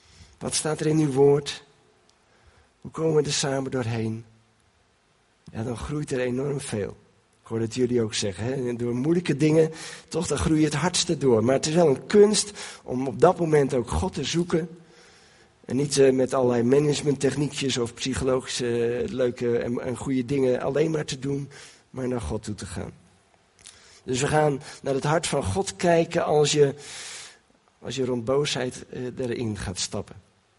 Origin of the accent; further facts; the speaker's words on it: Katwijk, South Holland, Netherlands; born there; Ik ben in Katwijk geboren, bijna 62 jaar geleden.